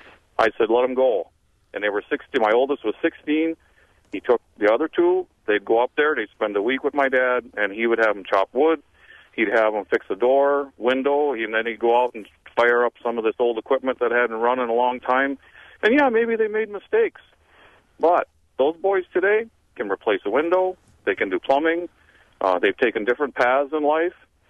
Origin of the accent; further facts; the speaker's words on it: Michigan, United States; I'm from Upper Michigan originally, and the farm, he got too old to farm anymore